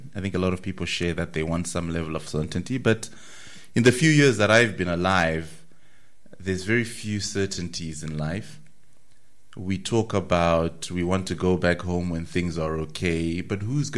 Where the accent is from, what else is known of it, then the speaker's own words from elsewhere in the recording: Harare, Zimbabwe; moved away as an adult; now in United Kingdom; Born and raised in Harare in Zimbabwe, and then came to the UK for my tertiary education in about 20 years ago now, almost.